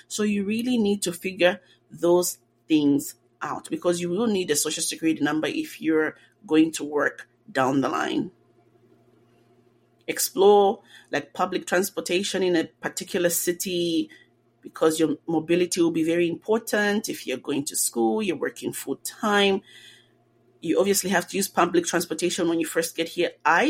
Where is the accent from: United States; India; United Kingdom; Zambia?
Zambia; moved away as an adult; And with that said, I am from Zambia, and it's located in the central southern part of Africa.